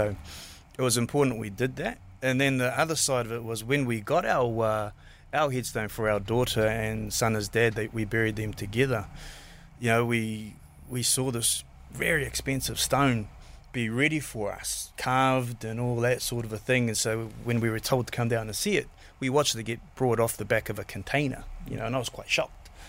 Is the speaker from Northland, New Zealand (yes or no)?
yes; Northland, New Zealand; also born or lived in Tonga; We're from the lovely north, Ngāpui, New Zealand, and we're also from Vava'u in Tonga. We do have roots to Samoa as well, but most … we talk more about the Tongan side.